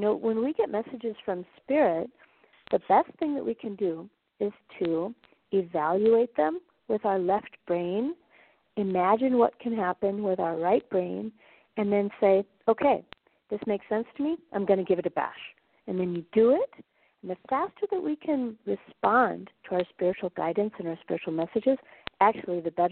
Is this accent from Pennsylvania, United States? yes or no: no; Minneapolis, Minnesota, United States; I grew up in Minneapolis in a Catholic family, and I was formally educated in those ways